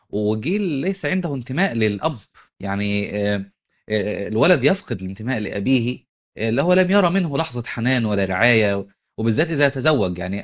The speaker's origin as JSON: {"language": "Arabic", "country": "Egypt", "said": "ممكن ما تكونش موجودة في المدن لكن ممكن موجودة في بعض القرى والأقاليم المختلفة عندنا في مصر."}